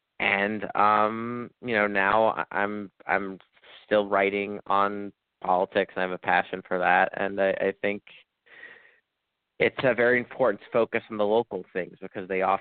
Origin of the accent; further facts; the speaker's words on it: New York City, New York, United States; So I am a freelance journalist based in New York City. I'm from New York City.